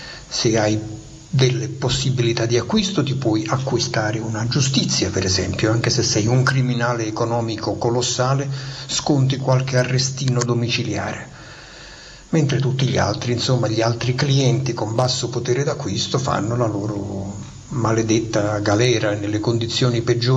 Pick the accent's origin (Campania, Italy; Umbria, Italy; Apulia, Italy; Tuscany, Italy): Campania, Italy; Naples; c'entra il fatto che vengo da Napoli, c'entra il fatto nella mia narrativa che sono un lettore non credente di scrittura sacra